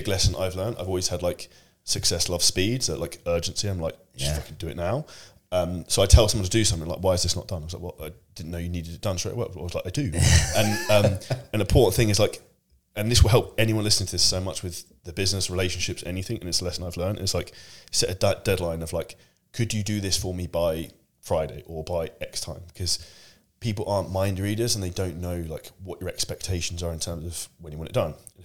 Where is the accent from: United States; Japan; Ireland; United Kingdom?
United Kingdom; This is not down talking people from Europe, because I'm obviously British, so I can say this.